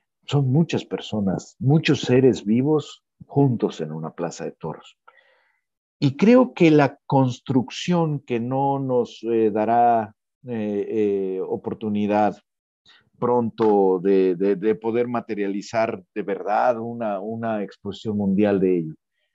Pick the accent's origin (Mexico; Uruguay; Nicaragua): Mexico; como aficionado de Yucatán, y como mexicano